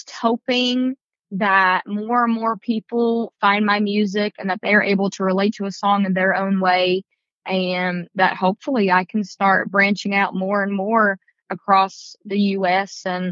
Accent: Bluefield, Virginia, United States; Yes, he did a very good job at capturing where I'm from because, you know, he actually lived in West Virginia. So he knew of Bluefield.

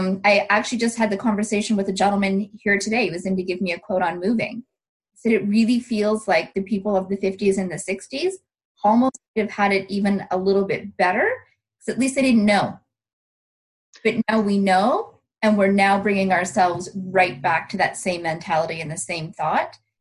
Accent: Amherst View, Ontario, Canada; So I'm hailing from Ontario, Canada, specifically Amherst View, which is a little small suburb in Ontario.

